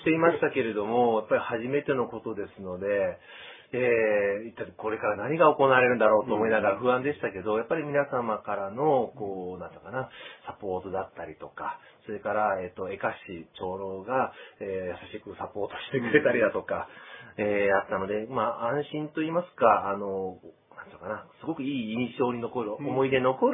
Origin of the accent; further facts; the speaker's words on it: Osaka, Japan; 私、大阪出身なんですけども、大阪にいる頃から憧れの土地といいますか、私、もともと、沖縄系とか琉球系の、血が入って、